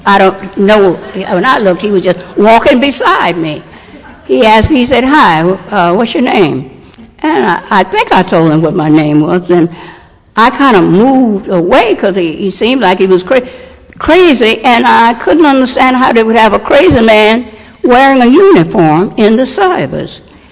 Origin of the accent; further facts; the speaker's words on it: Louisiana, United States; moved away; also born or lived in Philadelphia, United States; See, I'm basically from Louisiana, around the Baton Rouge, New Orleans area. I grew up there. I went to school there. And I went to Philadelphia in the 40s, the early 40s.